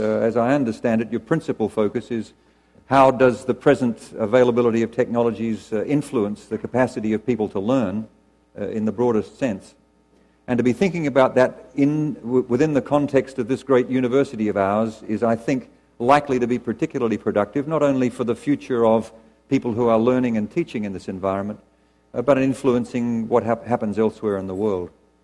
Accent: Australia; moved away as an adult; now in Los Angeles, United States; As you can tell from my accent, I don't come from around here originally. Like many of you, I was attracted to the University of California from somewhere else. In my case, that somewhere else was Australia, and I came to UCLA in 1975

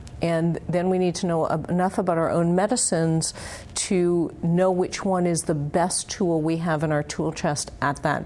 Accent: Canada; now in United States; I'm a radiation oncologist and radiobiologist by background and training. I'm also Canadian, actually.

